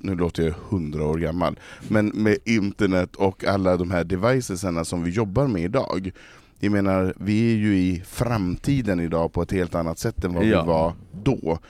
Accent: Norrland, Sweden; Och när jag växte upp i Norrland på slutet 70, början på 80-talet

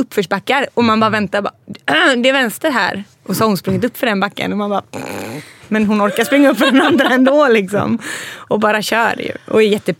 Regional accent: Gothenburg, Västra Götaland County, Sweden; Jag är ju uppvuxen i stan.

